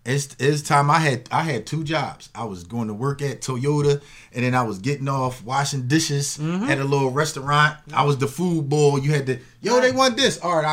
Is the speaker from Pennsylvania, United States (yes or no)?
yes; Philadelphia, Pennsylvania, United States; I'm from Nice Town.